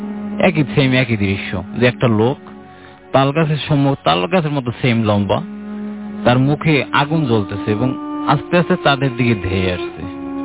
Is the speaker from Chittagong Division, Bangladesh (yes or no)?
no; Patuakhali, Barisal Division, Bangladesh; now in Dhaka, Bangladesh; আসছি উত্তর বাড্ডা থেকে, আমার দেশে বাড়ি বরিশাল বিভাগ পটুয়াখালী জেলা।